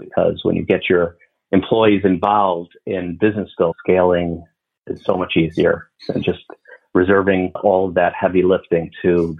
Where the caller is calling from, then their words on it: Chicago, Illinois, United States; Chicago, Illinois.